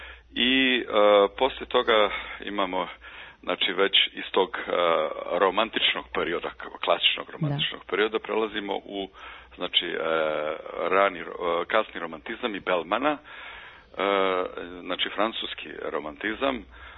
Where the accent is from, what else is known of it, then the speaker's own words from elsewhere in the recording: Kreševo, Federation of Bosnia and Herzegovina, Bosnia & Herzegovina; now in Norway; ja sam rodom iz Bosne i Hercegovine, Sarajlija, jeli? A inače sam veći dio života proveo u jednom malom mjestu pored Sarajeva koje se zove Kreševo